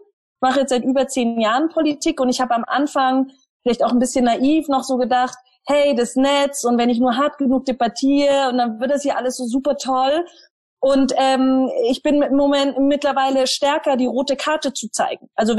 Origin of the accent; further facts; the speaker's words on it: Germany; da haben wir ein tolles Buch als Deutsche, nämlich unser Grundgesetz